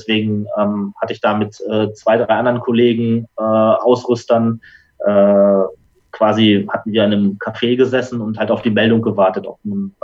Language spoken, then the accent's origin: German; Braunschweig, Lower Saxony, Germany; Ich komme ja auch aus Braunschweig.